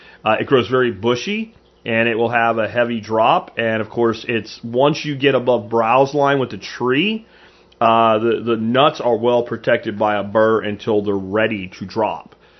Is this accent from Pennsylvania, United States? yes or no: yes; Pennsylvania, United States; I grew up hunting in Pennsylvania, as many of you guys know, and that was our entire family's modus operandi.